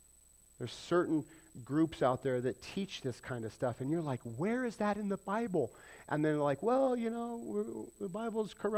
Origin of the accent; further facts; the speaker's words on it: Pueblo, Colorado, United States; born there; I'm from the South. Born in Pueblo.